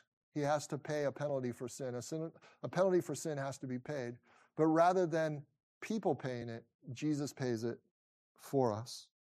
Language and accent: English; Cincinnati, Ohio, United States; As a kid growing up in Cincinnati, Ohio, I had the wonderful privilege of having a world-famous amusement park about a 10-minute drive from my house.